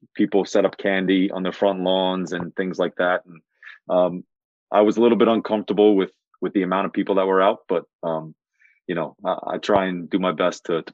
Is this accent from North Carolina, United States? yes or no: no; Staten Island, New York, United States; We're a borough of New York City, but growing up in Staten Island, you're insulated a little bit. Staten Island is where the cops and the firemen live and the teachers and the nurses. It's a very blue collar area.